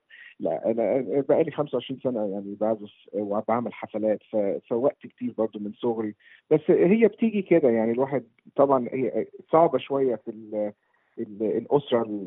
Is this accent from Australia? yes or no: yes; Australia; also born or lived in Egypt; now in London, United Kingdom; أنا اتولدت في مصر وأهلي جم هنا وأنا عندي سنتين، فمتربي هنا وأسترالي مصري، يعني أكتر وقت قضيته في بلد تانية كان أستراليا، بس دلوقتي عايش في لندن.